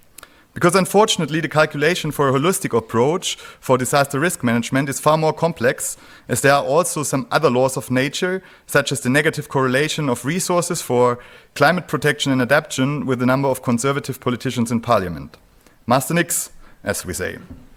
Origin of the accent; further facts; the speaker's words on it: Reutlingen, Baden-Württemberg, Germany; English is a second language; This tunnel, upon which I grew up in Reutlingen, in the house of my parents, is not only built for cars.